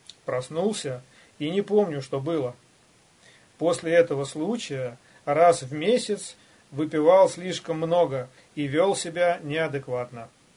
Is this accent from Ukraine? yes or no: no; Arzamas, Nizhny Novgorod Oblast, Russia; born there; Родился я в Арзамасе в семье учителей. Мама – учитель, отец – преподаватель в институте.